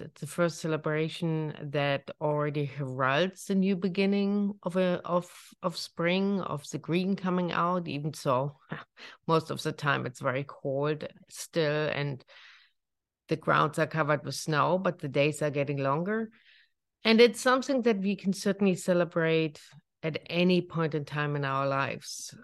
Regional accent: Germany; accent: German; English is a second language; So with that being said, in my lovely German accent, we are going to start right away.

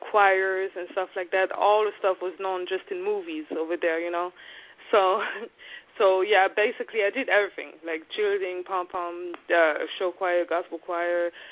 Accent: Paris, Île-de-France, France; now in United States; I was born and raised in Paris, so I'm very bilingual

